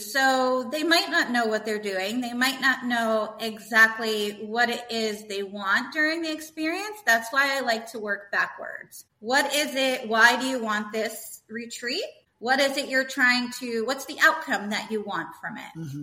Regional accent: New Jersey, United States; moved away as an adult; now in Costa Rica; I am from New Jersey. I sold all of my stuff last year about this time, and I moved over to Costa Rica.

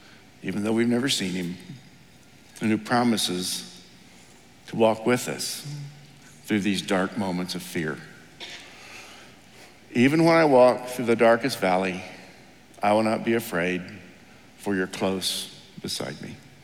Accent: United States; There's some level in the United States, growing up in America, the greatest country on the planet, we just think we are protected

